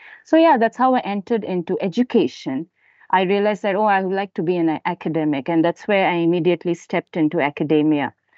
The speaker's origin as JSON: {"language": "English", "country": "India", "moved": "as an adult", "lives_now": "Malaysia", "said": "I am a consultant, and I'm from India. I'm an Indian by my nationality. Been in Malaysia for the last 9 years, I believe."}